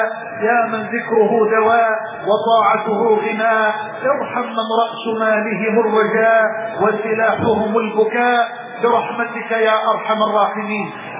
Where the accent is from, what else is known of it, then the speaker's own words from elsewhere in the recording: Egypt; واجعل بلدنا مصر أمنا أمانا، سخاء رخاء